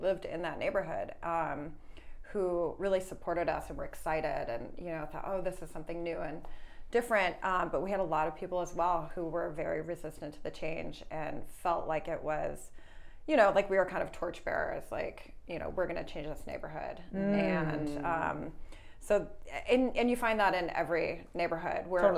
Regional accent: Wisconsin, United States; now in Los Angeles, United States; I grew up in Wisconsin. I am very kind of rooted in the aesthetics of comfort food.

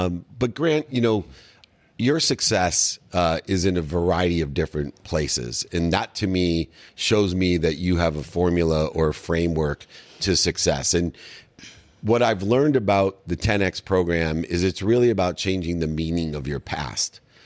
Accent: San Diego, California, United States; We grew up together in San Diego

